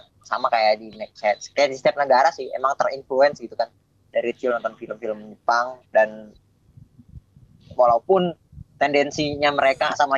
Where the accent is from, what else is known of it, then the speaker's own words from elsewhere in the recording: Indonesia; kita sebagai orang Indo.